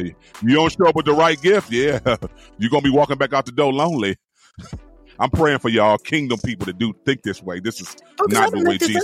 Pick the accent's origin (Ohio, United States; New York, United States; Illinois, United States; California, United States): Ohio, United States; Cleveland; we had a couple of record stores that were big in Cleveland.